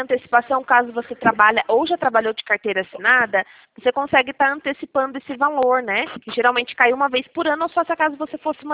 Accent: Itatiba, São Paulo, Brazil; eu também sou de Itatiba. É que eu trabalho em Valinhas, mas eu sou de Itatiba.

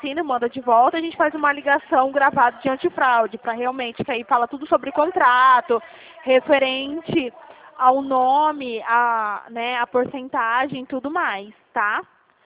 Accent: Dracena, São Paulo, Brazil; Dracena, chama minha cidade. Dracena, São Paulo. Aí fica bem, é interior de São Paulo, tá?

